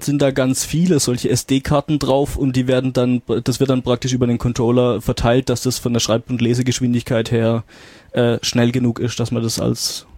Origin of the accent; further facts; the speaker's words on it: Karlsruhe, Baden-Württemberg, Germany; ich komme ja ursprünglich aus Karlsruhe